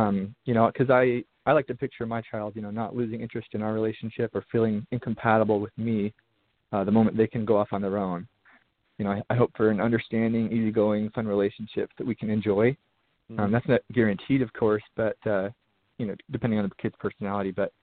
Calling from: Washington, United States; Hey, I'm actually calling from Washington right now. It's full of smoke, so I'm inside.

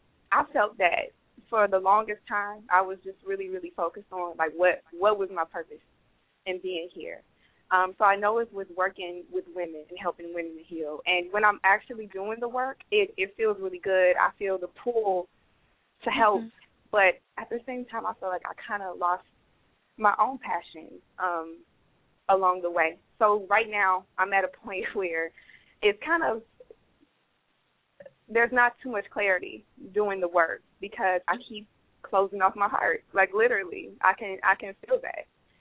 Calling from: Houston, Texas, United States; I'm calling from Houston.

